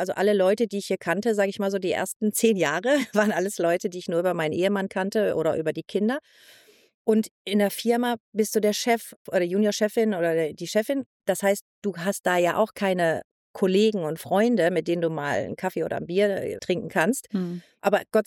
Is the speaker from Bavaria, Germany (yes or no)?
no; Soest, North Rhine-Westphalia, Germany; born there; Ich komme gebürtig aus Soest, aus Nordrhein-Westfalen.